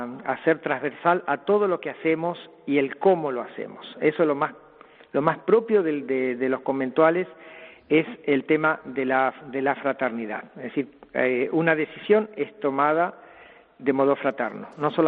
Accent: Patagonia, Argentina; born there; yo nací allá en la Patagonia argentina

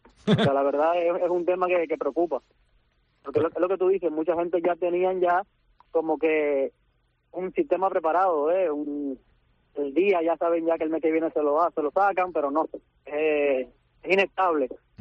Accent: Cuba; Yo soy cubano

